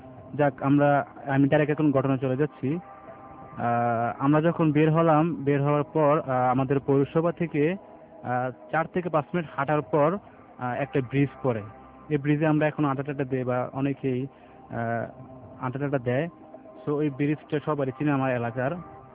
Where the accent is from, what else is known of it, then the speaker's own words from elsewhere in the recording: Mirsigiri, Chittagong Division, Bangladesh; also born or lived in Homna; ওই বছরই আমরা আমাদের গ্রামের বাড়ি মিরসিগিরি থেকে আমাদের হোমনা পপারে চলে আসি।